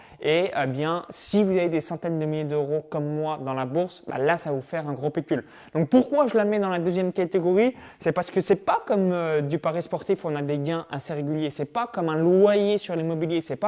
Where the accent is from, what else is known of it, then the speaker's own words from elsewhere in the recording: Bourgogne-Franche-Comté, France; Comme je suis natif de la Bourgogne